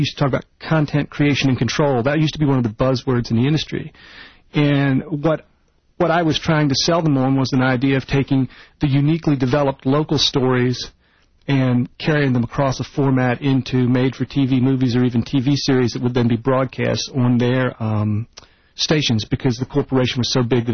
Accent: Virginia, United States; Southeastern Virginia.

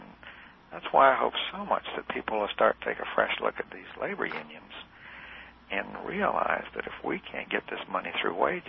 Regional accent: the South, United States; Well, I grew up in the South, and I know what you're talking about.

